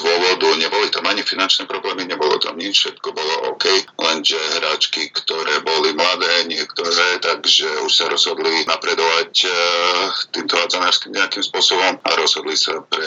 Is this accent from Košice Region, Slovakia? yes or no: yes; Košice, Košice Region, Slovakia; Ja som Košičan, lenže 4 roky som pôsobil v Prešove